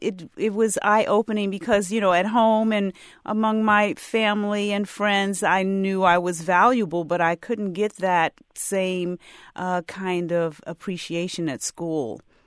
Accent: Norfolk, Virginia, United States; I experienced the same thing growing up in Norfolk, Virginia, in a segregated school system where we only had black educators and administrators

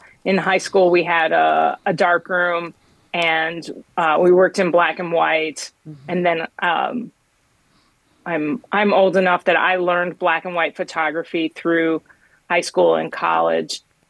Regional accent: Chicago, Illinois, United States; Well, I grew up in Chicago. I still love Chicago. It's such a great city.

